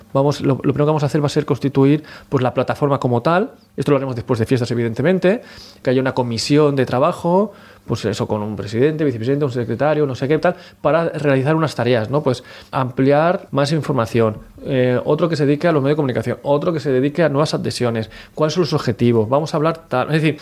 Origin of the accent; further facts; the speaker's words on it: Catalonia, Spain; yo soy catalán